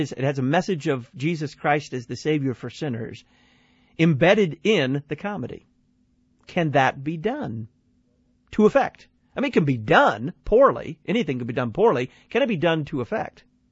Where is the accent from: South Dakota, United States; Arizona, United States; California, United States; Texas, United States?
Texas, United States; Dallas; But I'm from Texas, and you see, this song holds a special place in my heart. I'm not a Houston Astros fan. I'm not. I come from Dallas